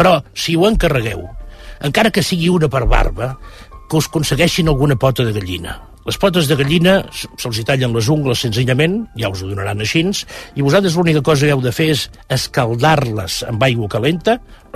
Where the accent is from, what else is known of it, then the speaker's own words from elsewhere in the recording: Catalonia, Spain; I com a catalans tenim un referent, diguem-ne, més enllà dels Pirineus, que és Occitània